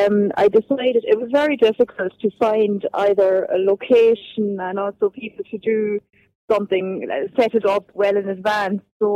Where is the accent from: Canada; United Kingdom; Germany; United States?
Germany; me growing up in Germany